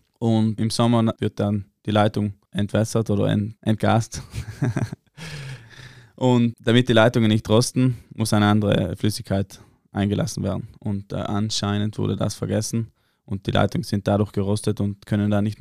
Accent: Trentino-Alto Adige, Italy; wir sind alle aus Südtirol.

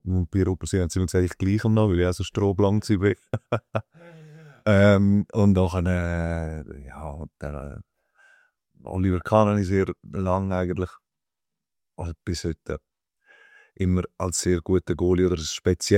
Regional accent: Rupperswil, Aargau, Switzerland; gewesen? In Rupperswil.

